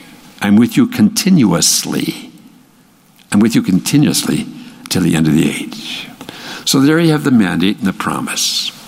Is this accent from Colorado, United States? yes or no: no; Minnesota, United States; I grew up in a little town, a country hick. My wife grew up in a little town in Iowa. I grew up in Minnesota.